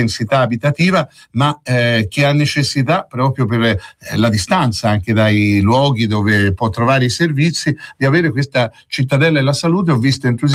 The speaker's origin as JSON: {"language": "Italian", "region": "Tuscany", "country": "Italy", "said": "Con fatalità dico: siamo toscani."}